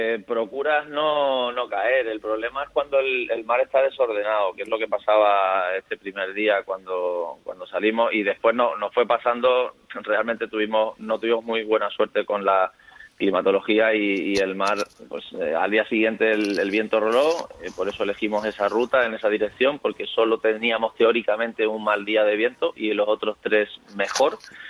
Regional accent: Málaga, Andalusia, Spain; este desafío nos planteamos hacer la senda litoral en Málaga, que es de donde yo soy

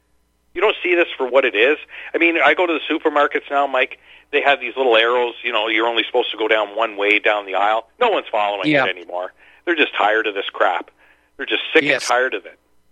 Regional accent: Canada; And I'm thinking to myself, and I'm from Canada, you know.

